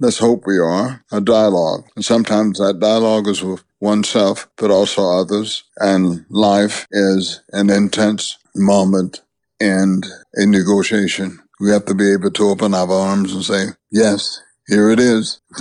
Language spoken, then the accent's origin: English; the South, United States; just growing up in the South especially, reading the Bible very with intent